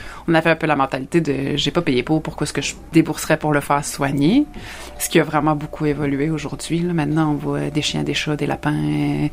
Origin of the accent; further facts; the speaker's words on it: L'Étang-du-Nord, Quebec, Canada; Je suis née à l'Étang du Nord il y a 37 ans déjà. Grandi aux îles, je me suis exilée pour étudier en 2005, revenue en 2015. Un retour prévu et attendu. Depuis, j'habite maintenant au bassin